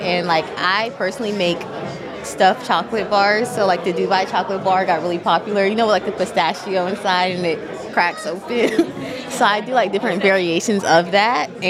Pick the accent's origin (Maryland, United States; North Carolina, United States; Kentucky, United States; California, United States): North Carolina, United States; Raleigh; now in Charlotte, United States; I'm from Raleigh. I moved here Okay. Mm-hmm. I moved here in 2023.